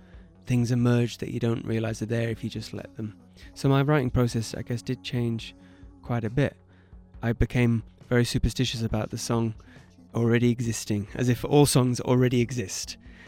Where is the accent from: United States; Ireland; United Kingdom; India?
United Kingdom; North West England; I don't deem myself to be British, really. I'm much more specifically Cumbrian than I am British, you know.